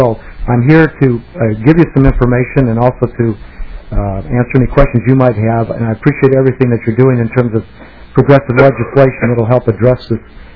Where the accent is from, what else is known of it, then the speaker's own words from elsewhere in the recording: Des Moines, Iowa, United States; moved away as an adult; I came here in 1973 from Des Moines, Iowa, my hometown, to seek my fortune in the big city